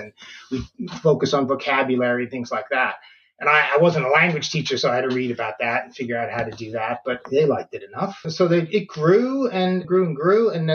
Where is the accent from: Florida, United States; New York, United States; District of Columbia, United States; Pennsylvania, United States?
New York, United States; moved away as an adult; now in Sweden; I'm from the States, from New York. I grew up in New York, went to school, university there, studied law, worked for a couple of years at a law firm